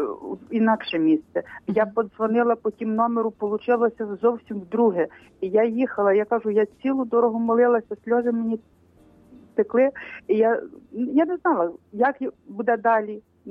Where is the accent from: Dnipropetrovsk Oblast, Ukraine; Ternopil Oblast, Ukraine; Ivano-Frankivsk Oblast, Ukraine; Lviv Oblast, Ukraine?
Ternopil Oblast, Ukraine; я з Тернопільщини